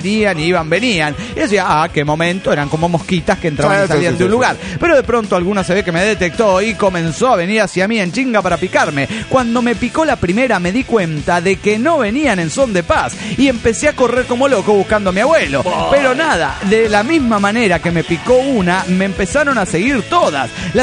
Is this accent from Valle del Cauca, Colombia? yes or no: yes; Tuluá, Valle del Cauca, Colombia; de Tuluá, Colombia.